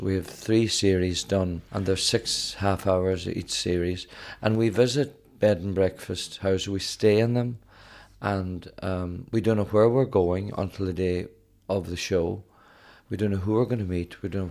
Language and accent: English; Ireland; I think where I live and where I was brought up was a big part to play in how I approach things in life, you know.